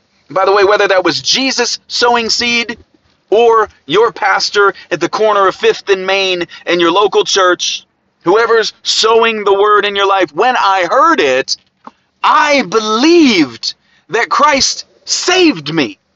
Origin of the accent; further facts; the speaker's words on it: Ohio, United States; accent: Ohio; except I can't have a cool Scottish accent. So I'll just have to, you know, do it with my Ohio accent.